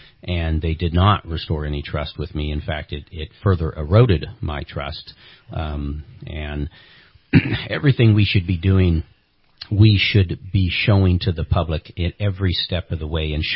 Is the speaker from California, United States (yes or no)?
yes; California, United States; a recall is something that is granted to us as a Californian under the California Constitution.